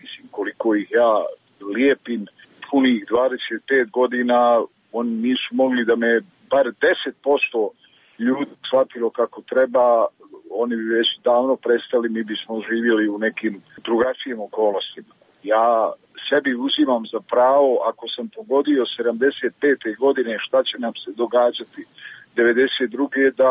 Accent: Travnik, Federation of Bosnia and Herzegovina, Bosnia & Herzegovina; born there; kažem, ja sam rođen u Travniku.

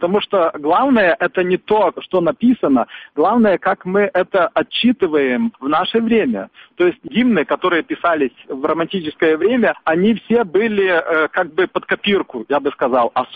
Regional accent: Polesia, Ukraine; also born or lived in Lviv; now in Kyiv, Ukraine; Я не со Львова, а я из Западной Украины, из Полесья, приехал сюда учиться во Львове, здесь остался, а уже со Львова переехал в Киев и там работал в Верховном Совете.

